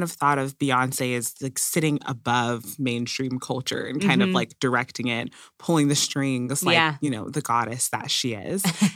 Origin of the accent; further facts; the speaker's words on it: Tennessee, United States; I grew up in Tennessee, not too far from Nashville, so that made for a painful childhood.